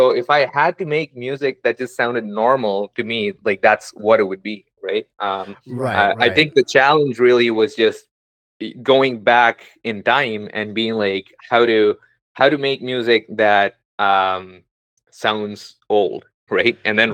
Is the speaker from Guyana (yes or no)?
no; India; when I was a kid, I was mostly exposed to whatever was top 40, which was in India. Growing up in India